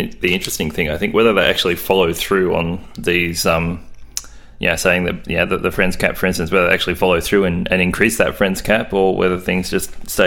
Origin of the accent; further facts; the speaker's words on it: Melbourne, Victoria, Australia; from Melbourne, Australia.